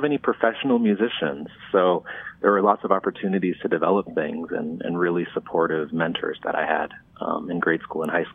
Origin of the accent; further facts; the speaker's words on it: Minnesota, United States; also born or lived in Miami, United States; I was born actually in Miami, Florida. And when I was very young, we moved to a small town in southern Minnesota. So I was raised in this small town